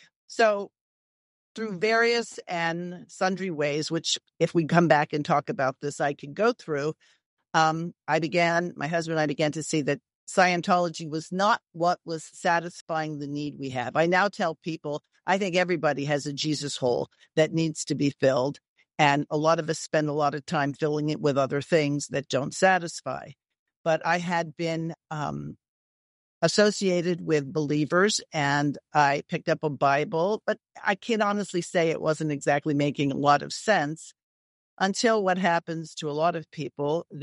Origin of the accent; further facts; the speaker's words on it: New York City, New York, United States; So I was raised on the East Coast in New York City. We're just outside New York City.